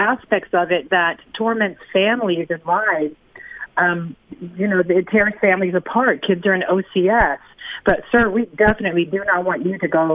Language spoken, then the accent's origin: English; Anchorage, Alaska, United States; She's from the Valley, and then I'm from Anchorage